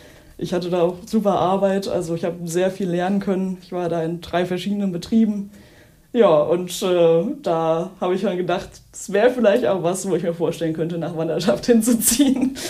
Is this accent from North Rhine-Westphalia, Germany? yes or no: no; Bingen am Rhein, Rhineland-Palatinate, Germany; Ich komme aus der Nähe von Bingen am Rhein. Das ist so zwischen Mainz und Koblenz.